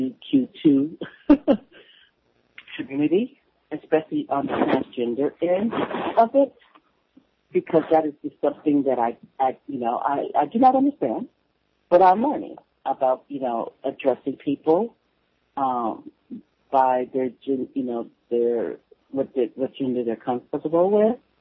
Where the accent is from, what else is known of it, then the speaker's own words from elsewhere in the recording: California, United States; born there; I'm Vietnamese, and I was born in California.